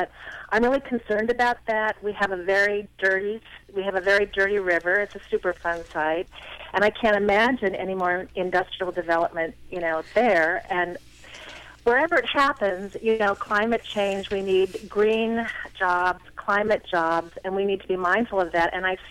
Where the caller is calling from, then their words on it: Portland, Oregon, United States; Hi, Lisa. I am calling from St. John's.